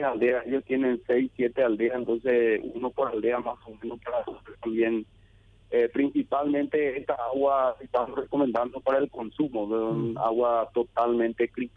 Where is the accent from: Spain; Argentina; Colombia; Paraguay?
Paraguay; como buenos paraguayos que somos, estamos tratando de aguantar esto